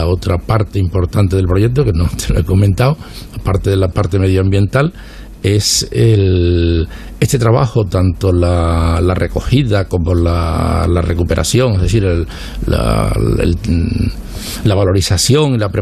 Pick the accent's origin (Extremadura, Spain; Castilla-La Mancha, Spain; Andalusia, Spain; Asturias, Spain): Andalusia, Spain; Seville; also born or lived in Madrid; Yo estaba en Madrid mucho tiempo porque después de terminar la carrera había muchas más oportunidades de trabajo en Madrid que en Sevilla. Volví una etapa cuando la preparación de la Expo, tuve unos años excelentes aquí en Sevilla